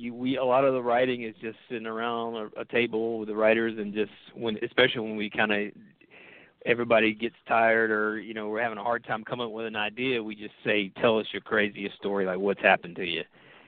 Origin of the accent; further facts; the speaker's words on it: Georgia, United States; We're both from the South and from Georgia.